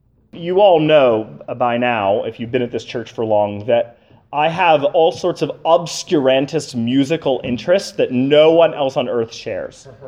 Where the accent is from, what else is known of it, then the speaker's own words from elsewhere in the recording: Harmony, Pennsylvania, United States; I grew up in Harmony, Pennsylvania, and we grew up without having immediate next-door neighbors, and we had a very, very large orchard in our backyard.